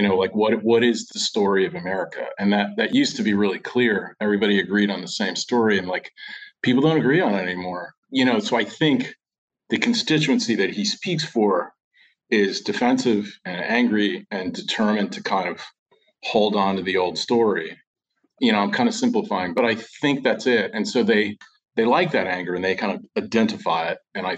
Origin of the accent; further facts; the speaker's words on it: Cape Canaveral, Florida, United States; also born or lived in Miami, United States; And growing up in Cape Canaveral was the South, and it was a Southern state politically.